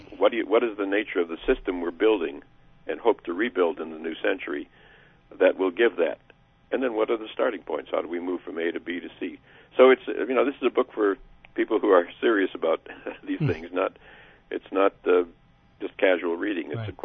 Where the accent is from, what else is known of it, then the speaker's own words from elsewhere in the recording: Racine, Wisconsin, United States; I'm from Wisconsin, it happens in cities like my hometown, a struggling city of Racine, Wisconsin, an old industrial town.